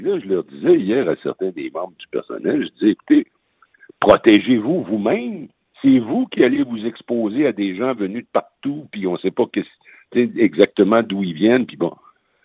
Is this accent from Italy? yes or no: no; Rimouski, Quebec, Canada; moi, je viens de Rimouski, il n'y a pas un cas à Rimouski